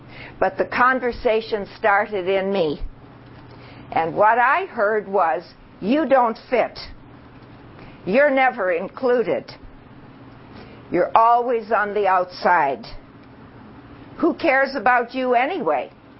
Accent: Toronto, Ontario, Canada; I come from Toronto

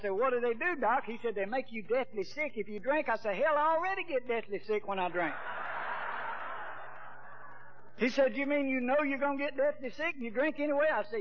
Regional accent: Georgia, United States; I grew up in churches in South Georgia

